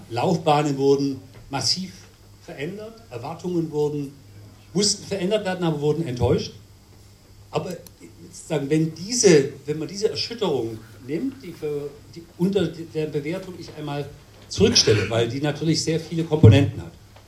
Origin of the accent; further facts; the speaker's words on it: Baden-Württemberg, Germany; als Schwabe, ich bin Schwabe